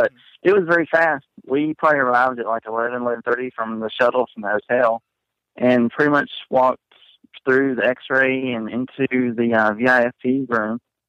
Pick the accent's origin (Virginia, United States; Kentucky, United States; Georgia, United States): Virginia, United States; Blacksburg; Yes, Blacksburg, Virginia.